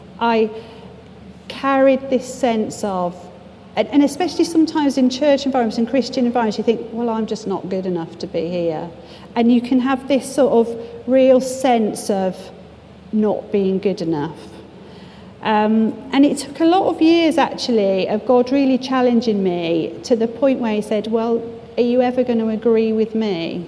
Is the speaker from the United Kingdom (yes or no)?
yes; United Kingdom; we are British, and we don't like the word pride, do we?